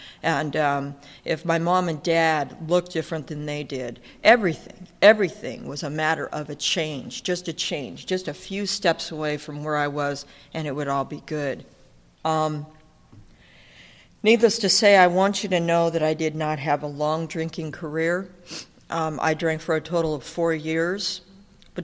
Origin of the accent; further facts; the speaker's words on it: Burbank, California, United States; born there; You know, I was born in Burbank. I tell you that I was born at St. Joseph's Hospital across from Buena Vista Disney Studios